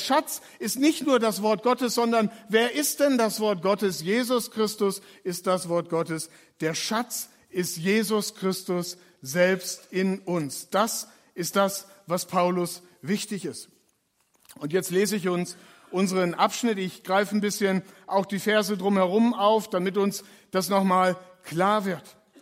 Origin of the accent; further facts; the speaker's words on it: Lower Saxony, Germany; wie man in meiner Heimat in Ostfriesland hat das mal einer gesagt